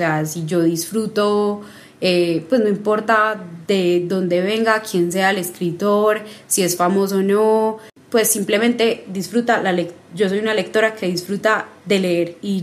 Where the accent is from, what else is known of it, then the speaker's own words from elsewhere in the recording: Medellín, Antioquia, Colombia; son pocas las amistades literarias que tengo en esta ciudad, que es mi ciudad natal.